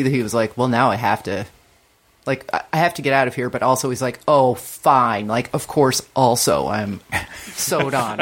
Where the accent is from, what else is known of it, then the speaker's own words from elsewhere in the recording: Midwest, United States; I'm from the Middle West.